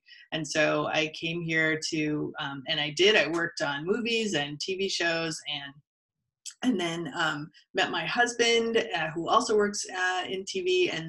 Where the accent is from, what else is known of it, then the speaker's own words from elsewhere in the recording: Hawaii, United States; also born or lived in New York / Minneapolis; now in Los Angeles, United States; I was born in New York, and then we actually moved to Hawaii, and I grew up on Maui.